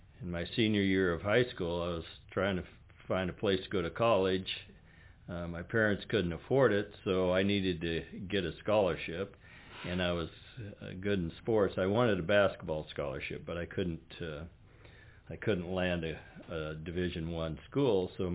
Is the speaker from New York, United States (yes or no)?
no; Wichita, Kansas, United States; I grew up in Wichita, Kansas. My dad worked for Boeing.